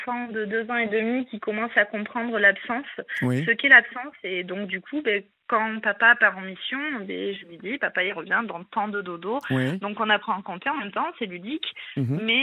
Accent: South-West France, France; ma famille est à 1000 km de là où nous habitons. Nous sommes originaires du sud-ouest de la France.

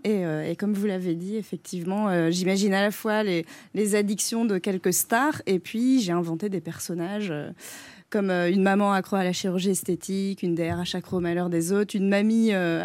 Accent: Arras, Hauts-de-France, France; born there; now in Paris, France; Je suis née à Arras.

